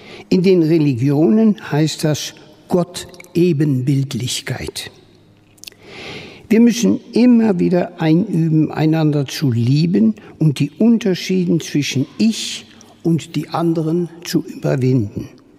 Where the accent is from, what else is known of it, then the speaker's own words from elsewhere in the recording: Netherlands; now in Schwetzingen, Germany; Ich bin Niederländer und lebe seit Jahrzehnten in Schwetzingen.